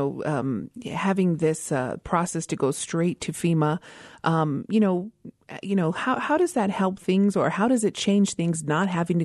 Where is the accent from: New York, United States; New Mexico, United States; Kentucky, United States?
New Mexico, United States; Isleta Pueblo; from Isleta Pueblo